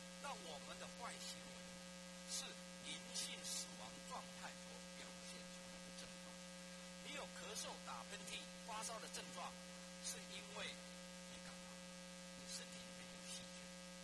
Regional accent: China; 我们中国人有一句古话

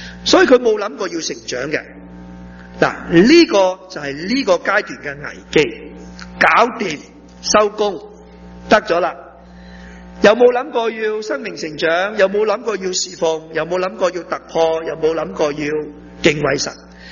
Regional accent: Malaysia; 我第一个车牌喺马来西亚考嘅，我系马来西亚人嚟嘅。

